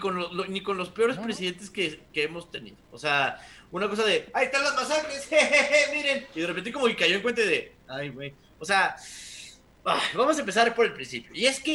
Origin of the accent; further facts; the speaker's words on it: Mexico; creo que como mexicanos todos dijimos, híjole